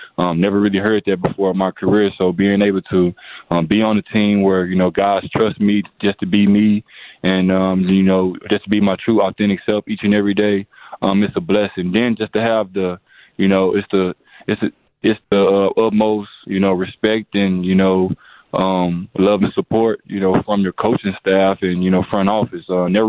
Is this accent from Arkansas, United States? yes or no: yes; Little Rock, Arkansas, United States; So I'm from Little Rock, Arkansas.